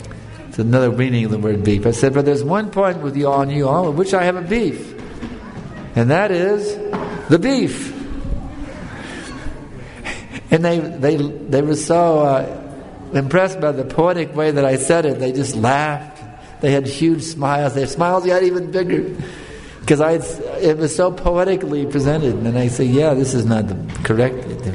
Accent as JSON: {"language": "English", "country": "South Africa", "said": "I came all the way from South Africa to attend this program."}